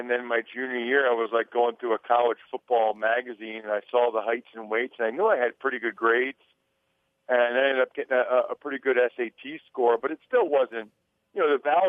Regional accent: Reading, Pennsylvania, United States; You know, nobody in my family ever did anything like that. I'm from Reading, Pennsylvania.

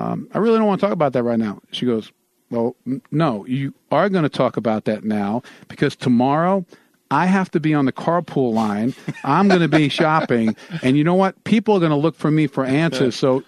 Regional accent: New York, United States; In other words, I was born and raised in this state, okay?

